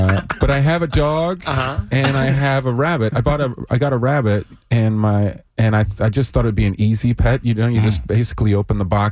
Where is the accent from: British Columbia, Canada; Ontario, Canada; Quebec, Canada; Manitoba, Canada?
British Columbia, Canada; Vancouver; I do. I'm from Vancouver, BC.